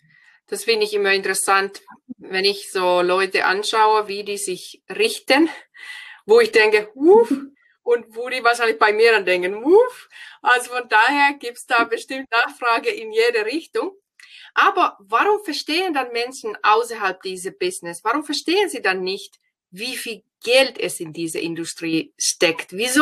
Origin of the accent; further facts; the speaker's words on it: Finland; German is a second language; Ich bin ja aus Finnland